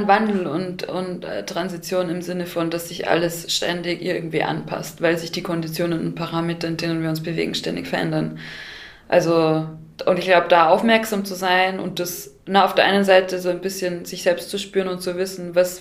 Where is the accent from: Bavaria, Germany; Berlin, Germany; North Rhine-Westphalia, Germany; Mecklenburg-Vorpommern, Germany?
Bavaria, Germany; moved away as an adult; ich habe mich für Graz entschieden, weil das relativ nahe an Bayern war und ich komme aus Bayern